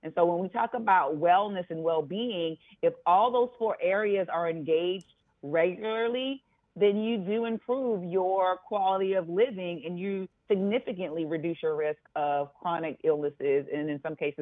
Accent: the South, United States; You know, I'm from the South, and they would say, you know, a dog does not bark at a non-moving car.

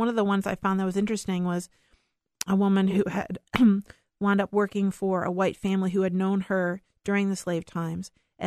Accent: Pennsylvania, United States; I mean, I was aware of race growing up, and in my own neighborhood, there was definitely the African-American section of town.

